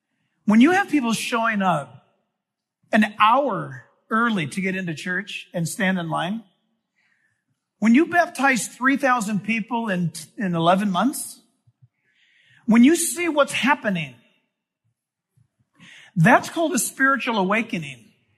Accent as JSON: {"language": "English", "region": "California", "country": "United States", "tie": "born or raised there", "said": "California, I was born and raised in California."}